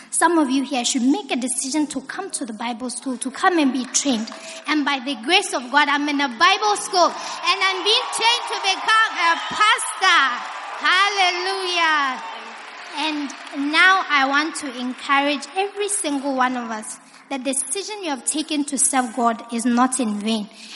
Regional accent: Botswana; I'm from Botswana.

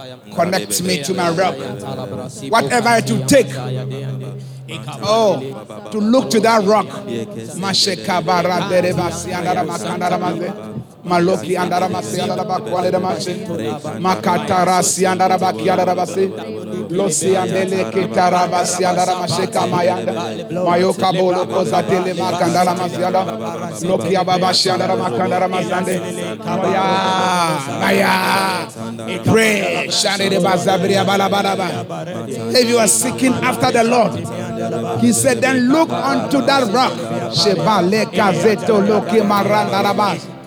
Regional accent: Haiti; I'm from Haiti

